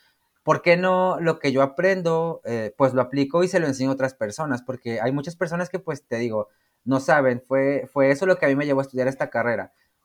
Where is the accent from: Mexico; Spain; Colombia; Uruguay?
Mexico; Matamoros, Tamaulipas; pues de donde venimos, ¿no? Del pueblo de donde somos, de Matamoros.